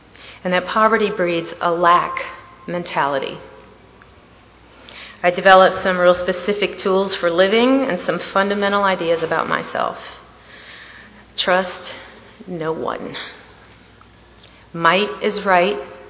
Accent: Milwaukee, Wisconsin, United States; born there; All right, I was born in Milwaukee, Wisconsin.

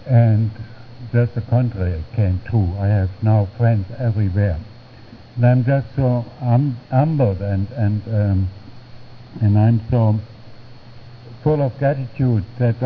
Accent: Berlin, Germany; moved away as an adult; also born or lived in Frankfurt; I sobered up in Frankfurt, Germany, but that's not my hometown. My hometown is Berlin, and there I was born and raised.

